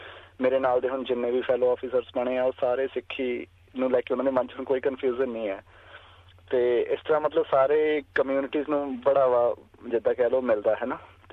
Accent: Amloh, Punjab, India; now in Melbourne, Australia; ਮੈਂ 2005 ਵਿੱਚ ਆਇਆ ਸੀ ਆਸਟ੍ਰੇਲੀਆ, ਮੈਲਬਰਨ ਆਇਆ ਸੀ। ਅਤੇ ਪਿਛੋਕੜ ਮਤਲਬ ਮੈਂ ਪੰਜਾਬ ਤੋਂ ਹਾਂ, ਖੰਨੇ ਦੇ ਲਾਗੇ ਛੋਟਾ ਜਿਹਾ ਸ਼ਹਿਰ ਅਮਲੋ, ਉੱਥੋਂ ਹਾਂ ਜੀ।

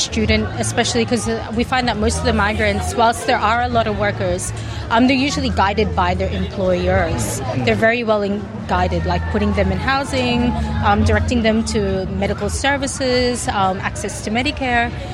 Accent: Philippines; now in Queensland, Australia; as a Filipino living in Australia

